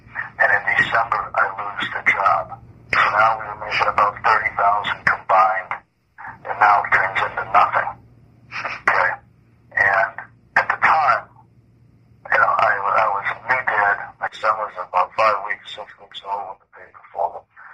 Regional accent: Chicago, Illinois, United States; He also knew I was from Chicago.

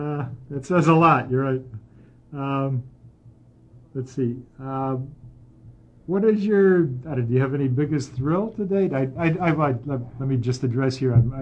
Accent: Buffalo, New York, United States; I'm from Buffalo originally

